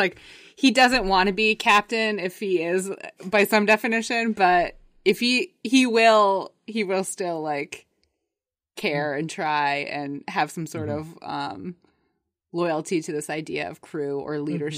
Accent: United States; there's rhetoric used that I, as an American, see

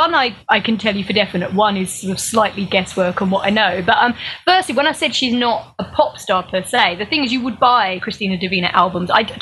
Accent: United Kingdom; as British people, we're the only people who can't join in with this because we didn't know these tunes.

